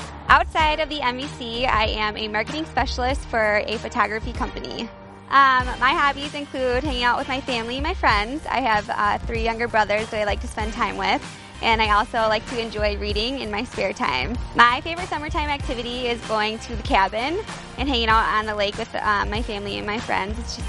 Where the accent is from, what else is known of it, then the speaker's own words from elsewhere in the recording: Maple Grove, Minnesota, United States; I'm from Maple Grove, and this is my fourth year on the team.